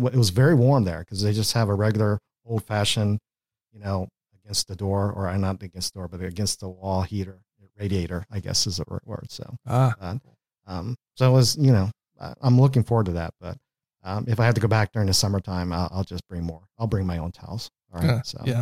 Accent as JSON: {"language": "English", "region": "Wales", "country": "United Kingdom", "said": "I'm Welsh, so I got a free pass."}